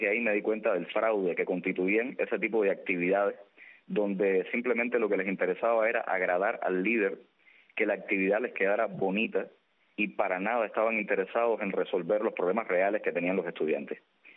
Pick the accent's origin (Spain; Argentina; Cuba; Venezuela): Cuba; Holguín; Luego me divorcié y entonces decidí regresar a Holguín. Y volví a mi tierra natal con ese deseo de transformarlo todo, de cambiar la ciudad.